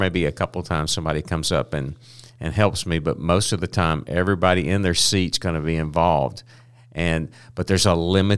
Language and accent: English; Sylacauga, Alabama, United States; because I came from Sylacauga, and a year later I'm sitting in green rooms with Dan Aykroyd and John Goodman and Norm from Cheers